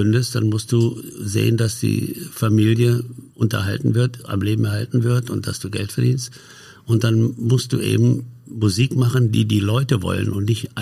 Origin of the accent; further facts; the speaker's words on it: Hanover, Lower Saxony, Germany; also born or lived in Silesia; Ich komme aus Hannover eigentlich, bin zwar gebürtiger Schlesier, aber ich bin in Hannover meine ganze Kindheit. Gleich am Krieg waren wir in Hannover. Und da bin ich groß geworden, habe meine Lehrzeit da im VW-Werk gemacht als Werkzeugmacher.